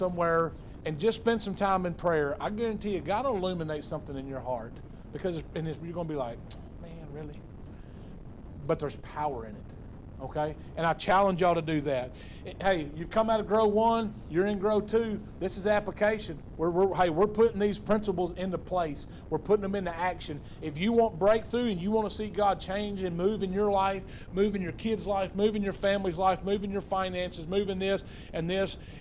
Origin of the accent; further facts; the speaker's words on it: Alto, Texas, United States; I'm from Alto, Texas. Okay, if you know anything about East Texas, I'm from Alto. I was raised up in a little Baptist church.